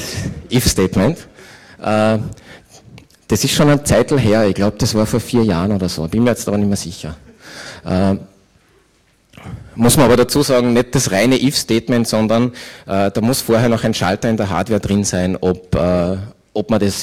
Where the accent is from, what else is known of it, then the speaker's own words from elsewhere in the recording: Austria; Und ich bin ja Österreicher